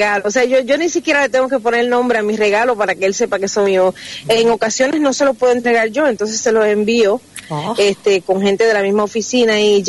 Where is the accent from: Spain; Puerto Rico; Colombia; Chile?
Puerto Rico; Porque yo soy puertorriqueña